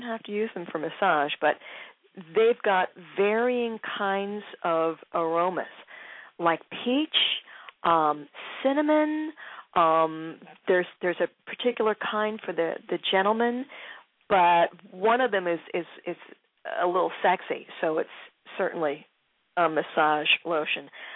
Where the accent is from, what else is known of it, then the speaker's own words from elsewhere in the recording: Philadelphia, Pennsylvania, United States; now in Baltimore, United States; It's my hometown, and the … bring Philly back to me every time I hear them. I'm in Baltimore now, but I hear Philadelphia when they open up their mouths